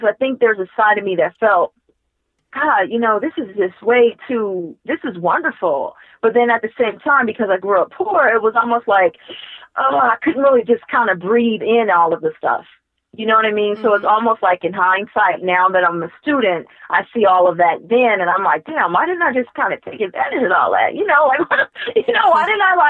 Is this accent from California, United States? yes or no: yes; Los Angeles, California, United States; You know, I grew up in South Central LA, and my mom wasn't educated, and it was just rough.